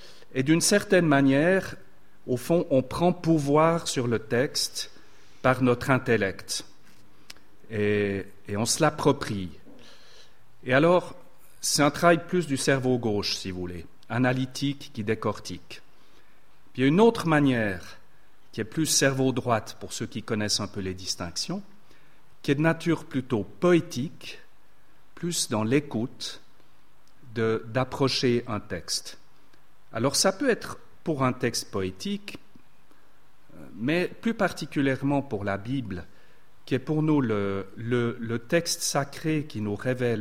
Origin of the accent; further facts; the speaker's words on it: Switzerland; Je suis un vrai Suisse. Je ne suis pas un Américain.